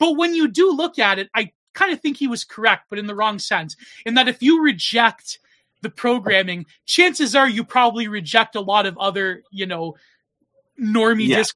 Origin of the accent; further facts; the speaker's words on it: Canada; especially being a Canadian, I was treated like a second.